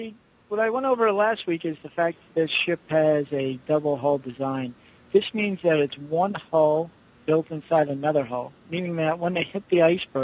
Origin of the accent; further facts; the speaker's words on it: United States; I grew up on the Long Island Sound, and I grew up sailing at a young age.